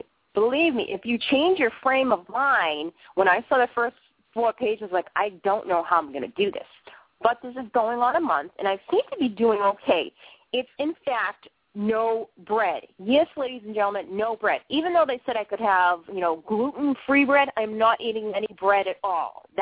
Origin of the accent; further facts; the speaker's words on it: Boston, Massachusetts, United States; now in Maine, United States; I think maybe it's different up here the way the meats are and stuff in Maine. I'm originally from Boston.